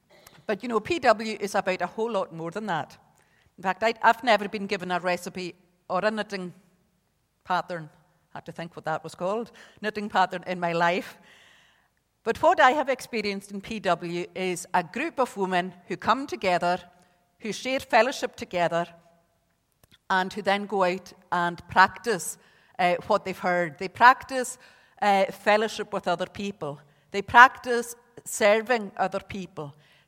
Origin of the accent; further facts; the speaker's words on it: Isle of Lewis, Scotland, United Kingdom; English is a second language; now in Ballymena, United Kingdom; even though I have been over here for 25 years, I'm still very much Scottish, very much from the Isle of Lewis, and I'll always be a blowin.